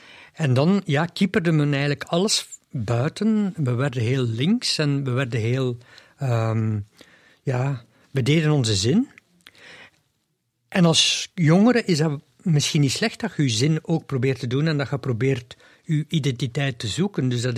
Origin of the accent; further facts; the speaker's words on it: Oudenaarde, East Flanders, Belgium; now in Leuven, Belgium; Ik woon al 40 jaar in Leuven. Ik kom uit Oudenaarde en ik heb nog altijd contacten met Oudenaarde.